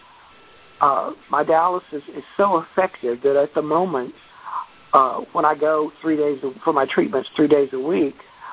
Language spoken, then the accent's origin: English; Alabama, United States; I'm from Alabama in the Deep South, where it's really hot right now.